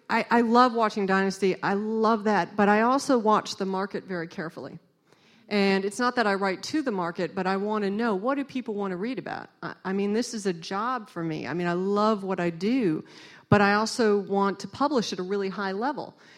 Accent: Boston, Massachusetts, United States; moved away as an adult; looked at my husband and was like, I'm from Boston. I don't do this.

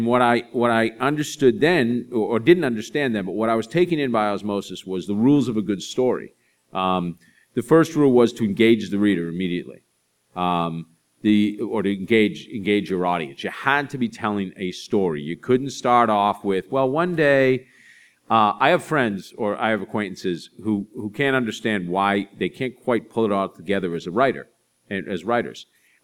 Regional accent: Boston, Massachusetts, United States; I came from the inner city of Boston. I came from Dorchester, Massachusetts, which is a very unique place. very working class, pretty heavily Irish influence in my neighborhood

